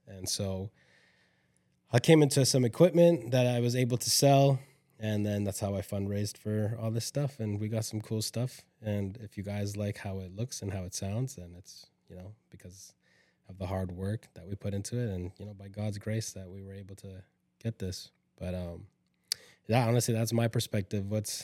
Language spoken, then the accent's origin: English; Canada; now in United States; So I'm Canadian, came to America, and they were the very first friends that we ever had.